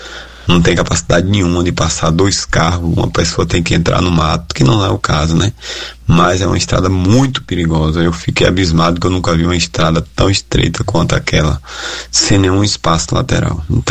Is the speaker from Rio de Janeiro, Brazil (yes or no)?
no; Riachão do Jacuípe, Bahia, Brazil; sou ouvinte todos os dias de vocês, sou de Riachão de Jacuípe, fico ouvindo vocês aqui no celular